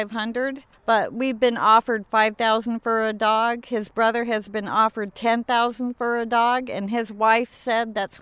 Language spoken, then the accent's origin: English; Unalakleet, Alaska, United States; But growing up in Unalakleet, my grandfather had sled dogs.